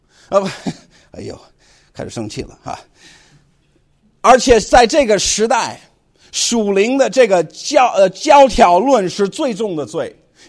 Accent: China; 而且我其实哈，我们中国人哈，我们都笑这些事情啊

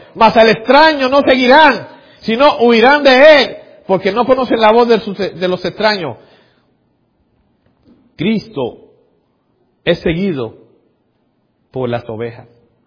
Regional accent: Puerto Rico; Y como puertorriqueño, al fin, ustedes saben que casi no me quedo callado

